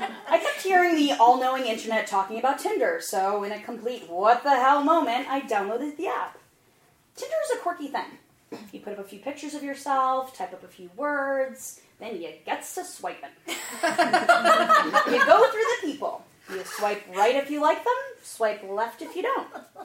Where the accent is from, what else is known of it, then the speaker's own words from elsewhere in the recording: Florida, United States; my fondness for my home state of Florida, how driving the city isn't that bad, how much I've moved.